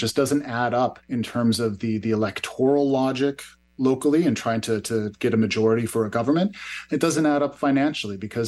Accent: United States; I'm from the United States originally, and I'm old enough to remember

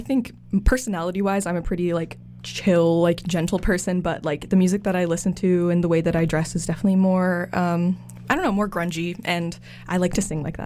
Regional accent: Coquitlam, British Columbia, Canada; I am a musician from Coquitlam. I also go to SFU. I'm an English major.

